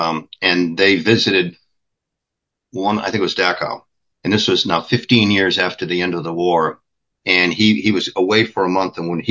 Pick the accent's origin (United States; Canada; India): United States; As an American educator, it just won't do.